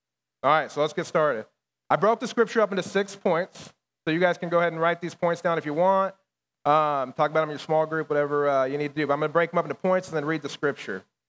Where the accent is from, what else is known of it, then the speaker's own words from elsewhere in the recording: Bakersfield, California, United States; So I was raised up in Bakersfield, California.